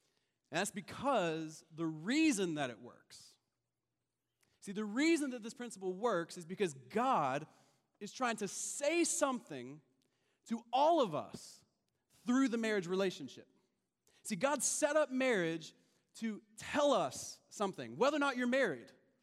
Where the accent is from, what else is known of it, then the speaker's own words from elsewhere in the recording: Kentucky, United States; No, I'm from Kentucky, but don't be playing them jokes on me.